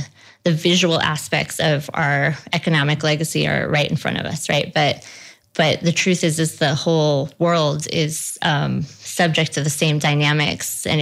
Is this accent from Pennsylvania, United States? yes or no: no; Butte, Montana, United States; I think after growing up in Butte, I've seen politics in terms of struggles over natural resources and struggles over class